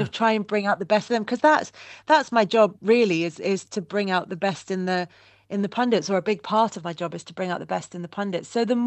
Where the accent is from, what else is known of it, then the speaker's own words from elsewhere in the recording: Southport, North West England, United Kingdom; I feel like I'm Scottish, but also a bit Scouse from that air. But then I'm Southport, so I can't be properly Scouse.